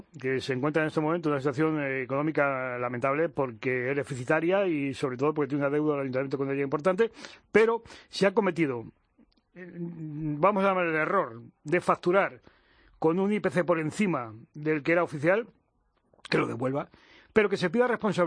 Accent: Madrid, Community of Madrid, Spain; como madrileño

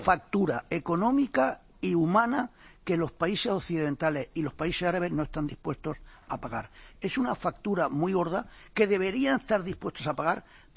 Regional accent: Almería, Andalusia, Spain; que yo era del sur de España, dijo, yo conozco a Almería, digo, hombre, precisamente mi tierra.

